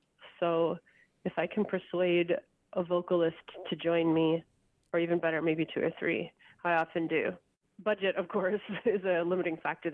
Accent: Minnesota, United States; I grew up in Minnesota, and my mom was from New York. She grew up in the Bronx, and she's a Puerto Rican one, spoiler.

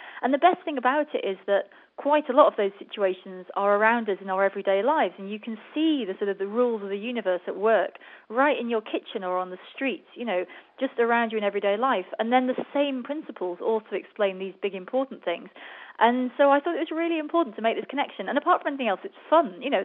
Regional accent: United Kingdom; I'm British, right? So I think about tea.

